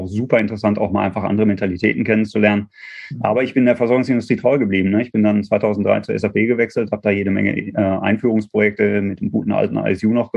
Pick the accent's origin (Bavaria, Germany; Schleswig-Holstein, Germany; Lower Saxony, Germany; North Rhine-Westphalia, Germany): North Rhine-Westphalia, Germany; Dortmund; Gebürtiger Dortmunder, ja.